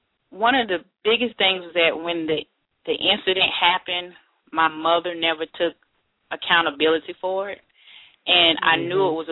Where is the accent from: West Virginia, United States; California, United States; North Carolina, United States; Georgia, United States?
Georgia, United States; Atlanta; I am originally from Atlanta.